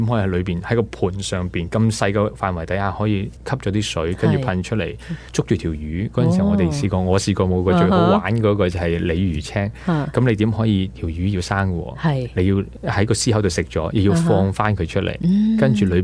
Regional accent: China; 我哋中国人系以前喺农耕嘅社会度

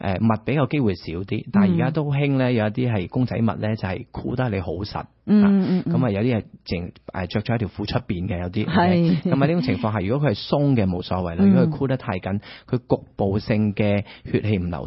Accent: China; 我哋中國人大部分都係有扁平足。

